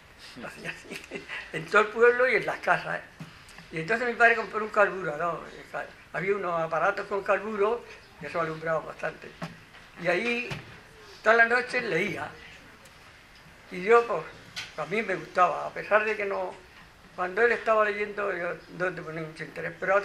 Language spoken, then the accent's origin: Spanish; Spain; lo que somos los españoles